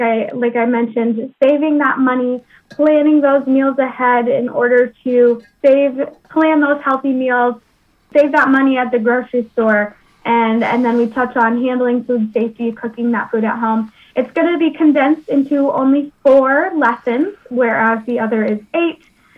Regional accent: Iowa, United States; I am from Iowa. I'm from Jackson County, so eastern Iowa.

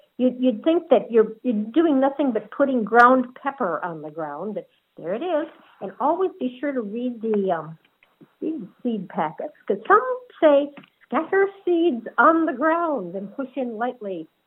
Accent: Wisconsin, United States; I grew up in Wisconsin, and the lot where our house was really sandy.

